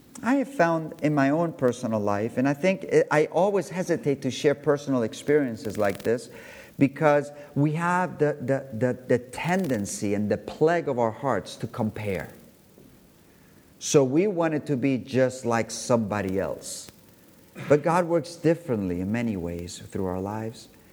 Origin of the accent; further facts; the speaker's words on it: Balearic Islands, Spain; After all, I am from Mallorca.